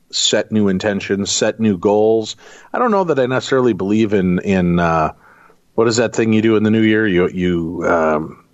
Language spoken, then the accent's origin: English; Chicago, Illinois, United States; I grew up in Chicago, so I'm a Vikings fan.